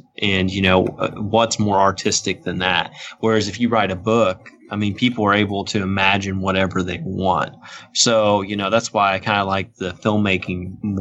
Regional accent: Sumner, Illinois, United States; People all over the world can see Sumner, Illinois, my hometown.

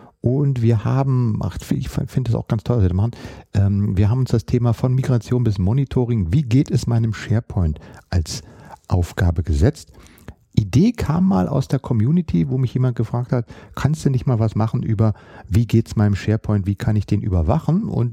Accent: Berlin, Germany; born there; ich als geborener Berliner habe das alles mitgemacht.

